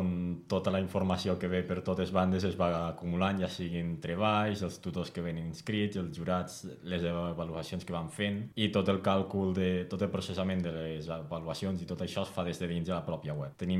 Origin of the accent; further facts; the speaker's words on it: La Seu d'Urgell, Catalonia, Spain; Jo, per exemple, sóc de la Seu d'Urgell, sóc d'un poble de muntanya